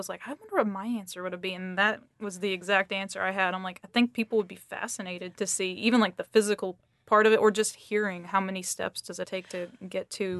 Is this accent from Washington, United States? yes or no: no; Nashville, Tennessee, United States; Even though I grew up in Nashville, I never went to that building.